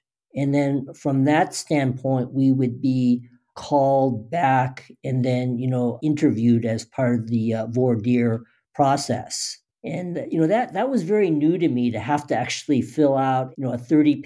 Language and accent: English; Los Angeles, California, United States; Yes, I'm a native Angeleno, born and raised in Los Angeles.